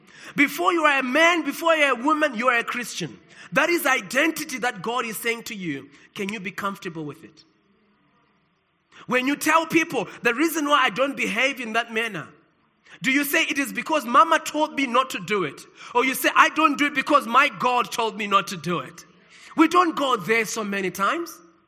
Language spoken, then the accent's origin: English; South Africa; Many people are proud to be associated with their nations of birth. People are excited to say, I'm South African. Don't you know that I'm South African?